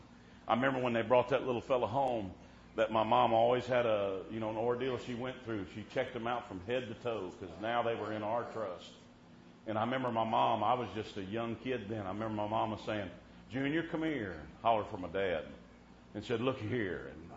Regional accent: United States; But I'm glad I'm an American. Amen. And the heritage that we have, especially, boy, being up here in this part of the country.

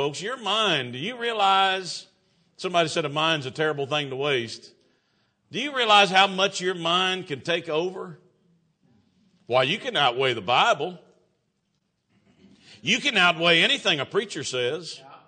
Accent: United States; Thank God I'm an American.

